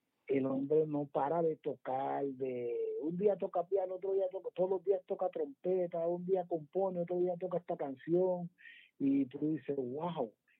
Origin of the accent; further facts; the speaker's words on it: Ponce, Puerto Rico; moved away; Bueno, realmente cuando yo me fui de Ponce, ya yo había tocado con orquestas como